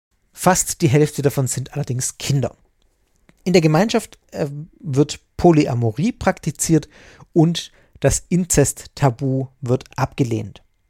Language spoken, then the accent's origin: German; Baden-Württemberg, Germany; Themale, wie man bei uns im Schwabenland sagen würde.